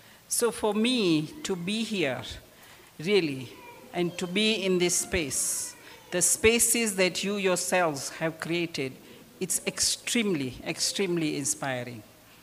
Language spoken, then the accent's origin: English; Zanzibar, Tanzania; So I come from Africa, from a little island here on the east coast of Africa called Zanzibar.